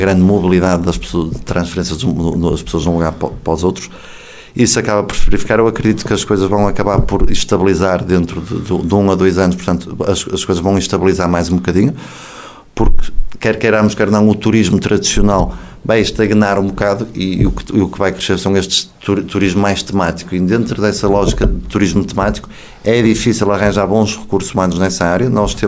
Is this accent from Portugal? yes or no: yes; Guimarães, Braga, Portugal; moved away as an adult; now in Porto, Portugal; Sim, eu sou natural de Guimarães, já moro desde os 18 anos no Porto, mas já vinho para Viana há vários anos.